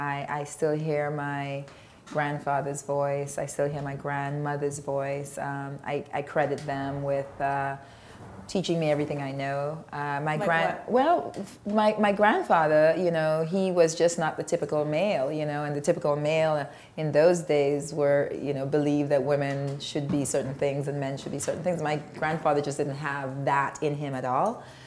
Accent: Grenada; So I grew up in Grenada, which is still the most beautiful place in the world to me.

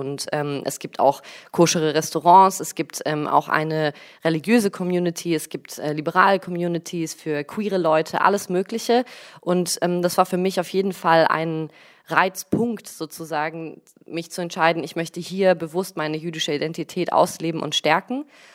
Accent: Stuttgart, Baden-Württemberg, Germany; moved away as an adult; now in Berlin, Germany; Ich bin in Stuttgart geboren und aufgewachsen. Meine Eltern kommen aus der Ukraine, aus Kharkiv. Und ich bin vor 5 oder 6 Jahren mittlerweile nach Berlin gezogen zum Studieren.

